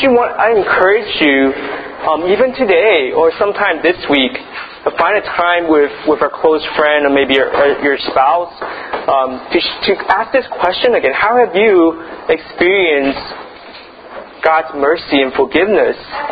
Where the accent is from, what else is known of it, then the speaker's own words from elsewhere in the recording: United States; Sorry, I'm from the States, so I don't.